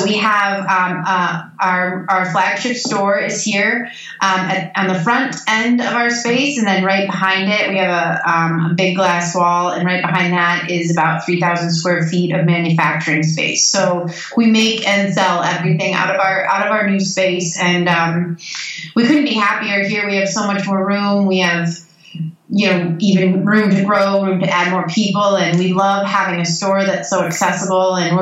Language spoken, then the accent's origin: English; Royal Oak, Michigan, United States; now in Detroit, United States; I'm from Royal Oak. Okay. I grew up in Royal Oak, just outside of Detroit, about 5 miles from Detroit, as the crow flies, but quite further from Detroit culturally. But I've lived in Detroit for 10 years now.